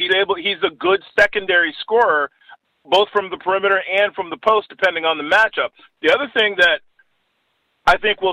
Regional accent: New York, United States; I grew up in New York State. I know Jamestown, New York.

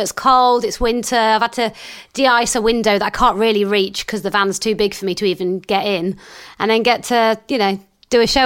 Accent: Cardiff, Wales, United Kingdom; accent: Welsh; I'm from Cardiff. I don't know if this is like a southern Welsh accent or a northern one, so maybe I'm not from Cardiff, but I think it sounds Welsh.

